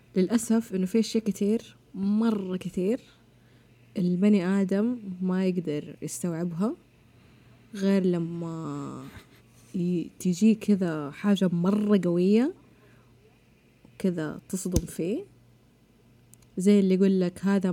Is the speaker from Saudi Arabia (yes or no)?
yes; Jeddah, Makkah Province, Saudi Arabia; انا من جده، انا بس من جده، بس انت من الحجاز. لا انا من جده.